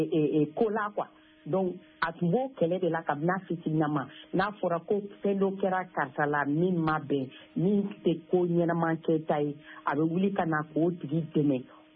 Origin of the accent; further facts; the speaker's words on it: Mali; born there; Bon, moi d'abord, je suis vraiment une malienne. Je suis une malienne, née au Mali.